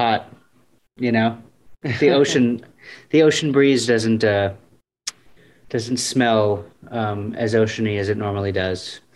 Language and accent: English; Peoria, Illinois, United States; We grew up in Peoria, Illinois. So we're very familiar with the humidity and the heat that you're dealing with right now.